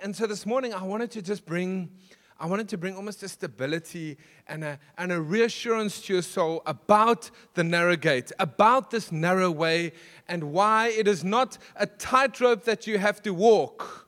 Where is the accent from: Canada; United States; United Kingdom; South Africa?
South Africa; Nelspruit, Mpumalanga; I grew up with surf stories my whole life, but I was stuck inland. It's like born to be a surfer, but stuck inland.